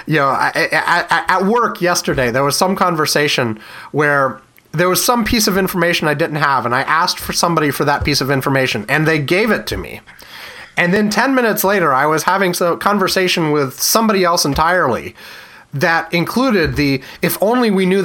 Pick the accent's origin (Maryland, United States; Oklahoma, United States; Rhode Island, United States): Maryland, United States; Frederick; So this actually happened in the town I went to high school in. I'll call it my hometown. I lived there in my formative